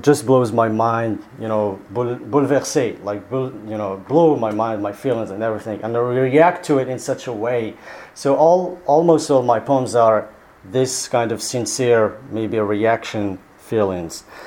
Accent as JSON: {"language": "English", "country": "Morocco", "said": "I come from like the native people of Morocco, the Berbers"}